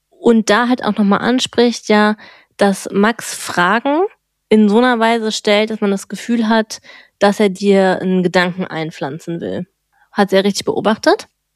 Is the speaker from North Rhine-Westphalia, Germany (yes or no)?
yes; North Rhine-Westphalia, Germany; Ich komme ja aus dem Ruhrpott